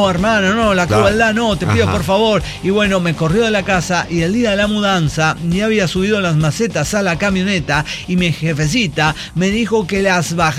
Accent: San Luis Potosí, Mexico; Y pero ya saben, soy de San Luis Potosí, entonces claro, como que, sí.

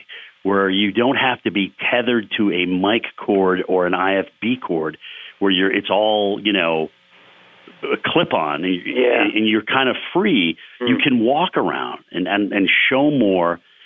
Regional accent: Vermont, United States; also born or lived in Connecticut; So even though I really consider Vermont my home state and the state I grew up in, that's Red Sox Nation.

